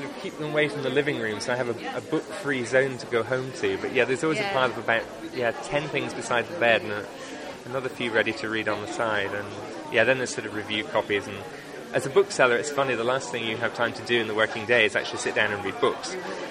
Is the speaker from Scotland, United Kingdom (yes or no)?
yes; Spinningdale, Scotland, United Kingdom; That's home for me. So I'm from Spinningdale.